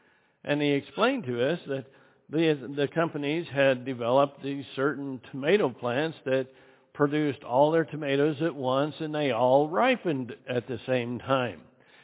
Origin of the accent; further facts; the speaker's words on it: Idaho, United States; I was raised in southwest Idaho, and my mother was born and raised in California.